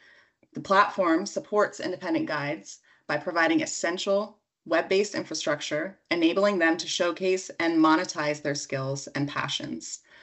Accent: South Williamsport, Pennsylvania, United States; Yeah, so I grew up in the South Williamsport area with the Susquehanna River flowing right alongside my town.

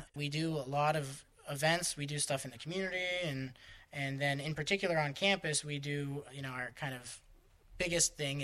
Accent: Pittsburgh, Pennsylvania, United States; now in Erie, United States; I came from Pittsburgh, so I'm not at all scared of hills.

